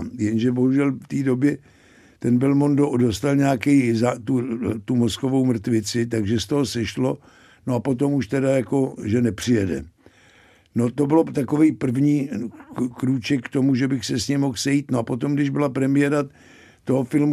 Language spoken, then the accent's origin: Czech; Prague, Czechia; já jsem se s Luďkem Sobotou seznámil od malička, protože jsme oba ze Žižkova